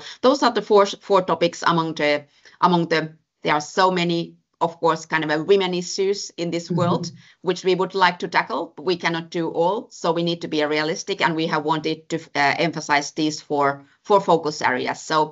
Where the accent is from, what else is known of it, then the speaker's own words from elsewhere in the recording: Finland; Myself, I come from Finland